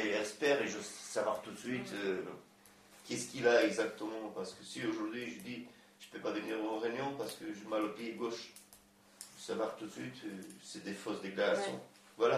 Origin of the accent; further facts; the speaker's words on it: Romania; French is a second language; C'est, franchement, la époque chez nous, en Roumanie, il a pris les gens sur la route, forcé.